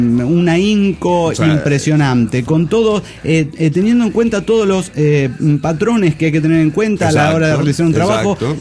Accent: New York, United States; Yo crecí en New York, cuando la famosa … estaba a full.

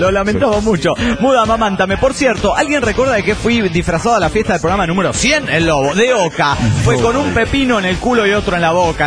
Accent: Panama; de Panamá.

